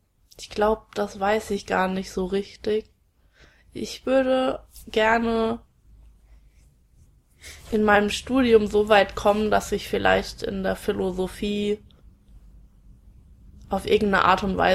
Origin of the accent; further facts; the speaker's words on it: Ingelheim, Rhineland-Palatinate, Germany; also born or lived in Bingen; Wo ich herkomme, ich würde jetzt eigentlich mal sagen, ich komme aus Ingelheim. Auch wenn ich mein halbes Leben in Bingen verbracht habe, weil meine Eltern dorthin umgezogen sind, ist es dennoch so, dass meine ganze Familie in Ingelheim noch wohnt